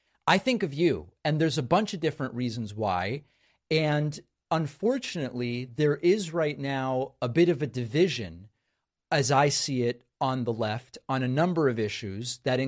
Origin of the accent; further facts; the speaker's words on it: Argentina; I'm from Argentina. I consider myself Hispanic. By the U.S. Census, I'm Hispanic. I'm also Jewish